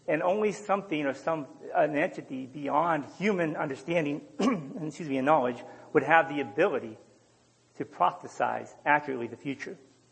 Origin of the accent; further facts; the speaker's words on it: Ohio, United States; accent: hickish; I returned back to Ohio, which most of you can tell with my hickish accent that I'm from Ohio.